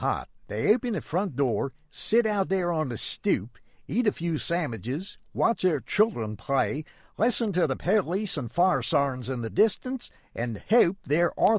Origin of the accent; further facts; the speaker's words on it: Baltimore, Maryland, United States; I was born in Balmer, Maryland.